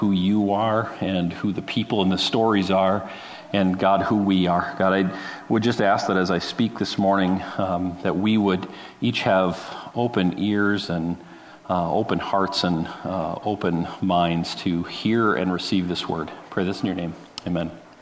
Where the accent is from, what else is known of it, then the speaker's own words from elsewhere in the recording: Oostburg, Wisconsin, United States; So it's a town where I grew up